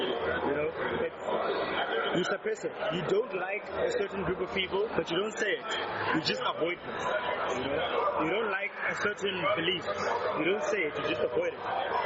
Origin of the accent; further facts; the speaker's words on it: South Africa; growing up in South Africa, right? Being born after apartheid